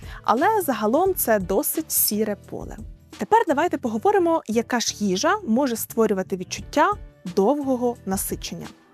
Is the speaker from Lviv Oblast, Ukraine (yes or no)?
yes; Lviv Oblast, Ukraine; Просто так називають торти на Львівщині, звідки я родом.